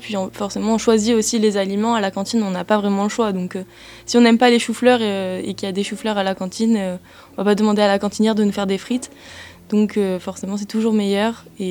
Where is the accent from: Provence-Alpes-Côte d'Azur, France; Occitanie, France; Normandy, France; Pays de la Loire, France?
Occitanie, France; Toulouse; j'ai 19 ans et je suis en première année de droit à Toulouse. J'ai toujours vécu à Toulouse.